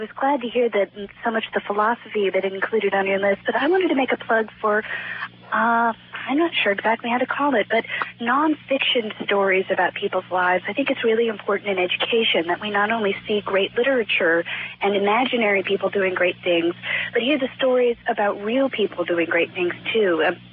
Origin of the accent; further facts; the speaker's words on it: the South, United States; My second comment is, as a Southerner, I could not agree with you more about